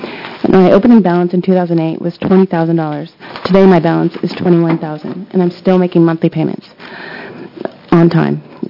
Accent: Portland, Oregon, United States; from Portland.

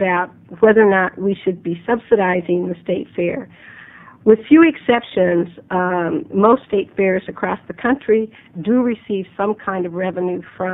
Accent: Portland, Oregon, United States; I grew up in Oregon, and I grew up in Portland. And we came to the state fair.

